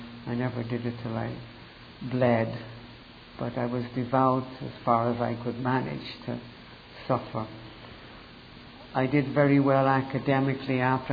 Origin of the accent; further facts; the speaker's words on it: Dublin, Leinster, Ireland; I was born Irish in Dublin, Ireland. I grew up in a devout Catholic home.